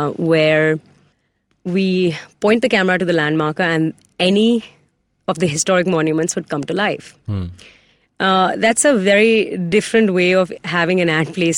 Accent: Pathankot, Punjab, India; No, I'm from Pathankot.

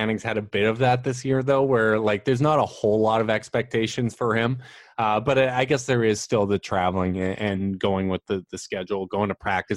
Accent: Canada; I'm the Canadian. Okay, I'm going to be polite here.

